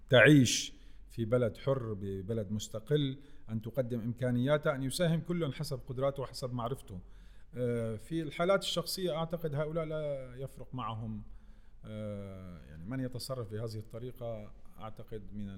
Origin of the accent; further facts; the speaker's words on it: Syria; يعني أنا في سوريا يهمني أنا كسوري ويهمني أيضا السوريين،